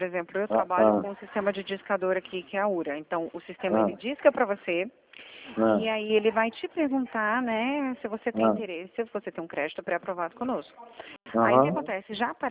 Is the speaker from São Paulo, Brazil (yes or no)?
no; Vitória, Espírito Santo, Brazil; Sou de Vitória.